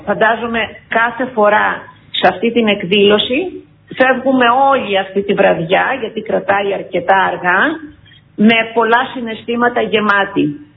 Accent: Karditsa, Thessaly, Greece; now in Damoulianata, Greece; που λένε στην πατρίδα μου, στην καρδίτσα.

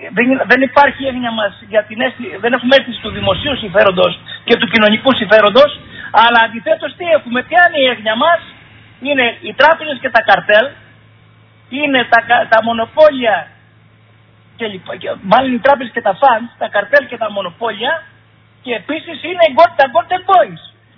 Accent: Valsamata, Ionian Islands, Greece; ειδικά στο χωριό μου στα Βαρσαμάτα, Φραγκάτα εκεί ομαλά

